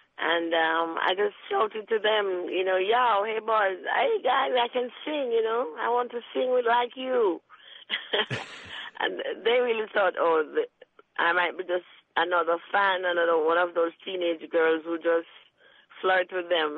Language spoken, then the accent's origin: English; Trenchtown, Kingston, Jamaica; I was raised in Trenchtown, and we grew up there as young people in a government yard, meaning that this was a tenement settlement where people would live on low income earners who couldn't afford to pay rent.